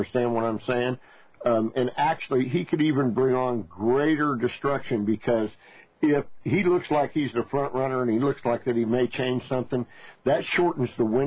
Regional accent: Kansas, United States; also born or lived in California; I was born in California, and I was brought to Kansas when I was, like 3 years old, and I went back once, didn't much care for the overcrowding.

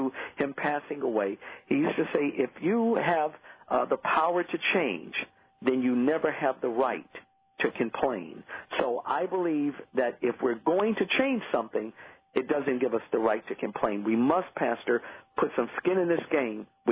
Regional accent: Chicago, Illinois, United States; I'm from Chicago. I'm high schooled and college there.

